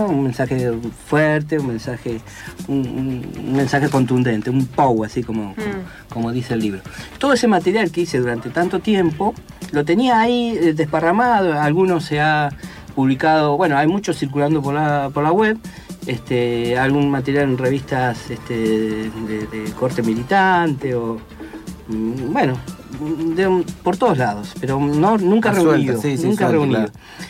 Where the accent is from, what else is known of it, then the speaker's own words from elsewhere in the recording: Allen, Río Negro, Argentina; born there; Yo nací en Allen. Allen está a tiro de piedra de Fisque Menuco, 24 kilómetros en el alto valle del Río Negro y Neuquén, porque es medio ahí toda una zona que están las dos provincias casi unidas, ¿no? Ahí nací en Allen y después, bueno, me fui a vivir a Fisque